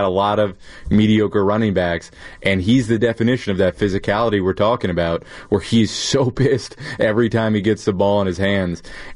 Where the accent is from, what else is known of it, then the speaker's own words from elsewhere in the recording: New Jersey, United States; And I'm obviously from New Jersey.